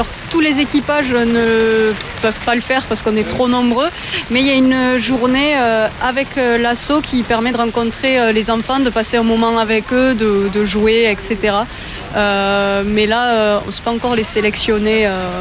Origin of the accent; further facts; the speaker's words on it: Occitanie, France; vu qu'on est originaire toutes les deux du Gers.